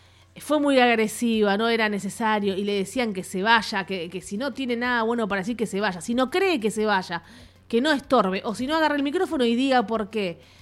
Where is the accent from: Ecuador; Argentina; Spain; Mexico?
Argentina; ¿de dónde son? Somos de Argentina.